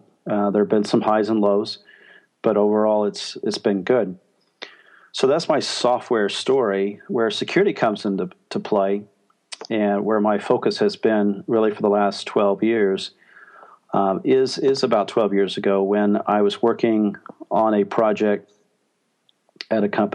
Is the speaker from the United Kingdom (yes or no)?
no; Midwest, United States; I moved from the Midwest where I grew up to the New England area, which I have been at now for nearly 20 years.